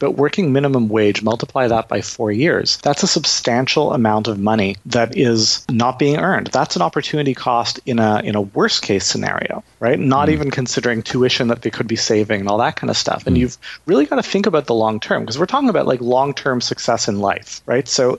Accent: Canada; I'm Canadian, right?

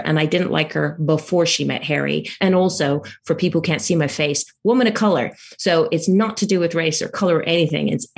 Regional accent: United Kingdom; accent: American; And I am British. I know I have a strong American accent, but I am British.

